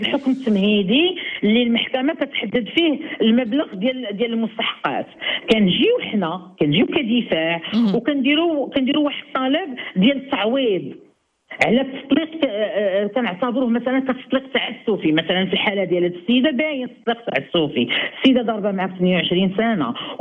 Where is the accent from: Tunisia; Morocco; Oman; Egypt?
Morocco; Casablanca, Casablanca-Settat; حنا عندنا في الدار البيضاء